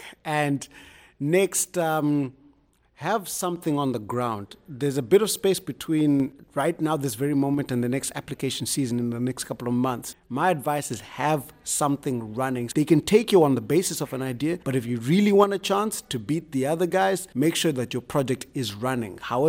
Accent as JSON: {"language": "English", "country": "Zimbabwe", "said": "I'm from Zimbabwe."}